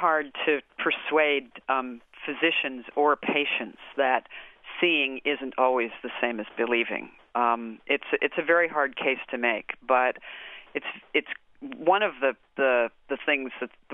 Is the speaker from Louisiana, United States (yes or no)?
no; Honolulu, Hawaii, United States; I grew up in Honolulu.